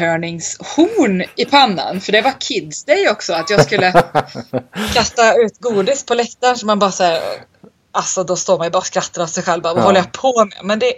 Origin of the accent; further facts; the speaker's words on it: Värmland, Sweden; jag kommer ju från Värmland och har ju då även studerat vid Karlstads universitet.